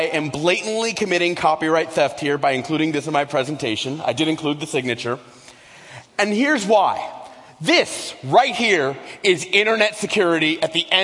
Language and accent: English; United States; Look, I'm an American, and I'm out here in Germany.